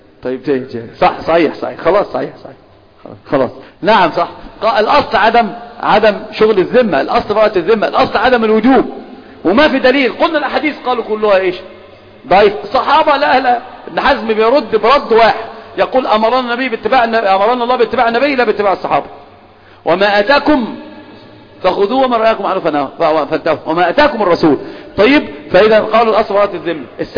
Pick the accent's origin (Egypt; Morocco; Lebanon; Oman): Egypt; إحنا عندنا في مصر في شيء كلمة حلوة جدا بيقولوها التجار.